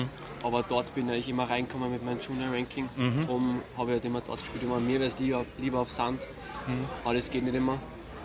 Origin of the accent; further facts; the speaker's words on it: Salzburg, Austria; Ja, genau, ich bin Salzburger.